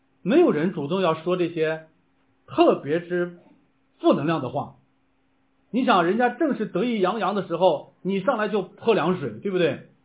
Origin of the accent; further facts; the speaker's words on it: Linfen, Shanxi, China; also born or lived in Xingtai; 我在山西那个临汾长大，我们那个临汾从我小时候记事的时候，他的绰号就叫做花果城，跟花果山也差不多